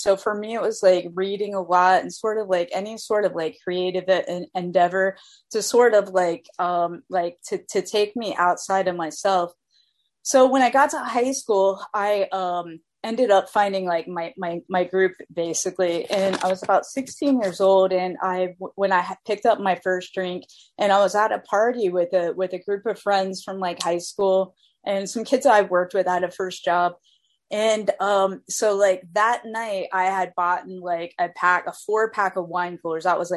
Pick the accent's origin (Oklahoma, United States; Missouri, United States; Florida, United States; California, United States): Florida, United States; like growing up in Florida, like the underground music, like and rave scene, like that was the really big thing.